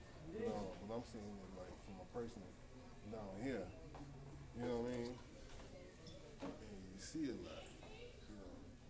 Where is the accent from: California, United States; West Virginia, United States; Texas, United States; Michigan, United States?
Texas, United States; Houston; I'm from Houston.